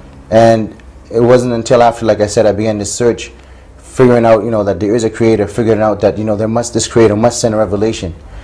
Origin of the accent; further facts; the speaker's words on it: Toronto, Ontario, Canada; My parents originally were Muslims, alhamdulillah, but a person being born and raised in Toronto, in Canada, I wasn't raised believing in a particular way or a particular religion.